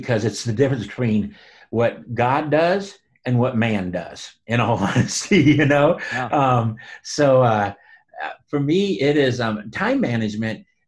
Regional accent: Des Moines, Iowa, United States; now in Independence, United States; We came from Des Moines, Iowa, which is my home, and now we're here in Kentucky, Independence, Kentucky

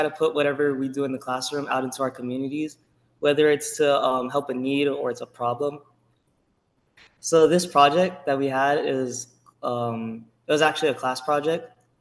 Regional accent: Hawaii, United States; So I've been born and raised in Hawaii.

